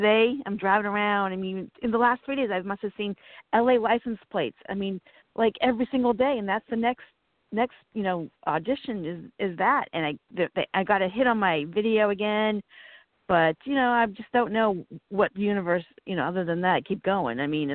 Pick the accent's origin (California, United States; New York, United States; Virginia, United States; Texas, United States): Virginia, United States; I'm from Virginia.